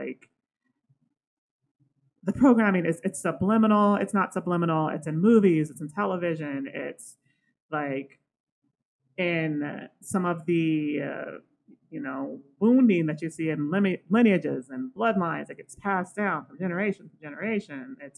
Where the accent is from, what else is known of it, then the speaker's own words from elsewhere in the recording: United States; And, you know, I'm from the United States. I know that we love our guns.